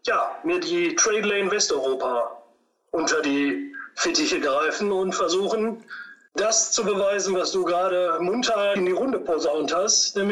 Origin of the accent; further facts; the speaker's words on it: North Rhine-Westphalia, Germany; born there; Das liegt aber daran, dass ich diverse Wurzeln in mir trage. Portugiesisch ist richtig, durch und durch, aber ich bin gebürtiger Westfale